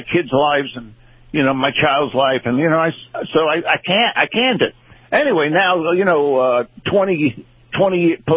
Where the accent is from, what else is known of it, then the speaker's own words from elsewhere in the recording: New York, United States; Oh, well, I'm from New York, and, I think, so much banter that goes on there